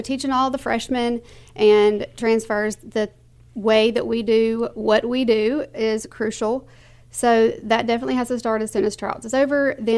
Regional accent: Laurel, Mississippi, United States; I'm from the area. I grew up around Laurel, and I grew up knowing all the Southern Miss traditional cheers and things like that.

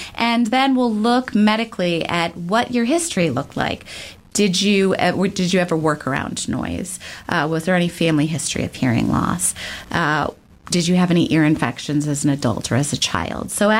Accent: Buffalo, New York, United States; I'm an East Coaster, so I came from Buffalo, New York, moved out to the West Coast

